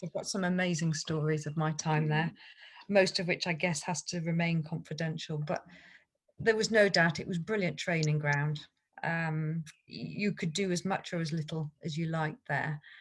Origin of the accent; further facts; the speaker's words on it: Newcastle, North East England, United Kingdom; despite the fact I don't sound it, I'm a Geordie. Grew up in Newcastle. See, I still say Newcastle, not Newcastle.